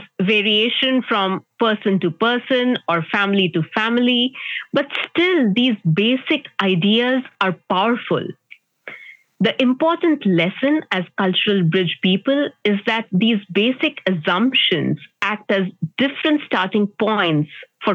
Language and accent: English; India; moved away; also born or lived in France; Growing up in India, my everyday reality was the only reality I knew.